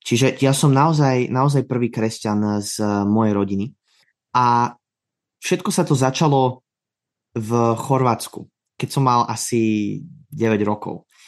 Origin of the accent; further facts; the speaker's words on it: Bratislava, Bratislava Region, Slovakia; som z Bratislavy, mám 23 rokov